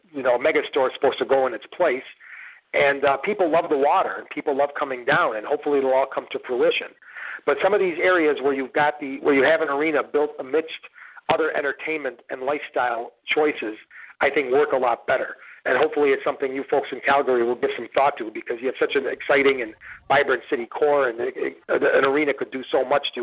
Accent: Buffalo, New York, United States; Now, my hometown in Buffalo, New York, we've got the same thing going on

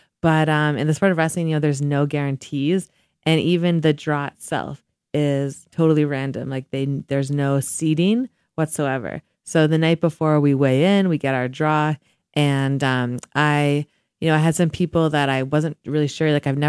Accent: Stittsville, Ontario, Canada; now in Calgary, Canada; So, I was born and raised in Stittsville, Ontario, which is like a suburb of Ottawa. Then I moved to Calgary 9 years ago because I wanted to live and train in the best city ever.

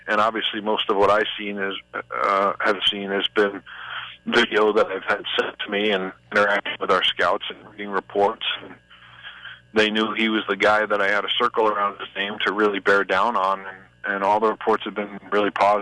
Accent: United States; Well, obviously, I as an American, I'm sort of pleased to see that result.

